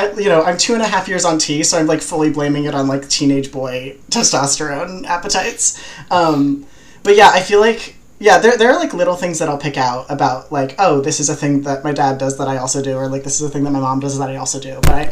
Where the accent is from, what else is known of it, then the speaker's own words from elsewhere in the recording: New Jersey, United States; I grew up in the woods. I grew up in South Jersey. And so, like, I had a lot of access to horse farms.